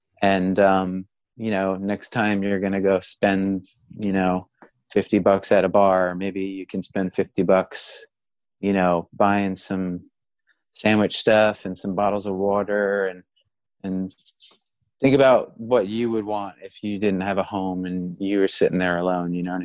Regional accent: United States; being an American right now is extremely stressful.

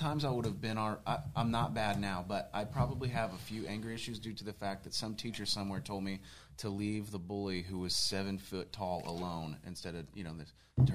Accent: Oklahoma City, Oklahoma, United States; Here in Oklahoma City.

